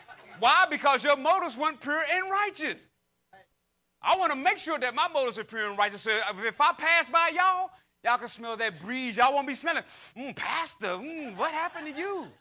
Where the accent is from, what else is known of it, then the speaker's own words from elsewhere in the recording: North Carolina, United States; You know I'm from North Carolina. I don't say you all. I'm going to say y'all.